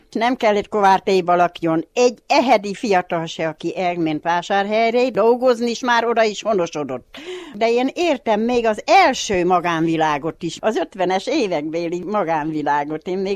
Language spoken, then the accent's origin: Hungarian; Hungary; born there; Eherdén, itt is születtem